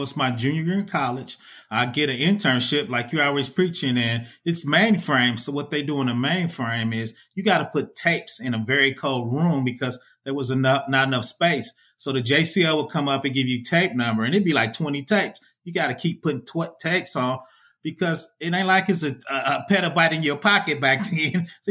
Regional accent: Indianapolis, Indiana, United States; Oh, no, nah, man. I'm from Indianapolis, man. I'm from the Midwest.

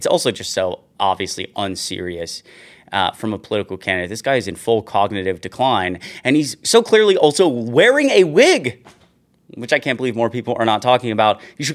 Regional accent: Georgia, United States; Growing up in North Georgia, I had so many, I knew so many families, like friends who their families would just keep Fox on the TV 24/7.

